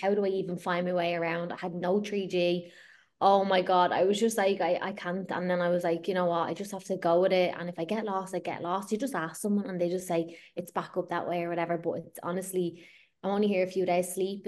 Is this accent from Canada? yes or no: no; Dublin, Leinster, Ireland; I'm from Dublin, for anyone that doesn't know, North Dublin.